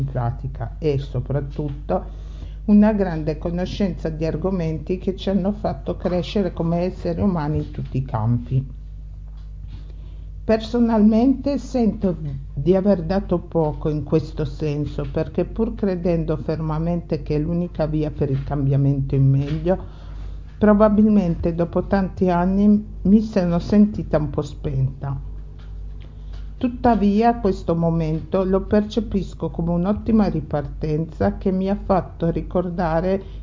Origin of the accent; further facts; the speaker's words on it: Piedmont, Italy; parlerò di qualcosa che si accompagna ai cibi, i vini, e in particolare di quei vini prodotti nella mia terra, il Pinerolese, e sono solo alcuni esempi di quei vini di nicchia che si possono trovare qui da me.